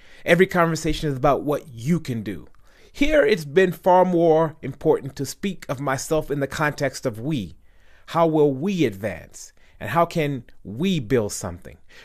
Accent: United States; now in South Africa; Growing up in America, we're taught to define your self-worth by the ability to self-express.

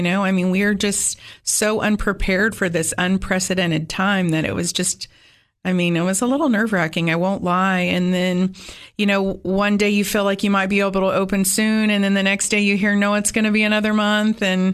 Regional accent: California, United States; moved away as an adult; now in Tennessee, United States; Well, I'm a Cali girl, born and raised. Moved to Tennessee when I was 20. And this is home for sure for me.

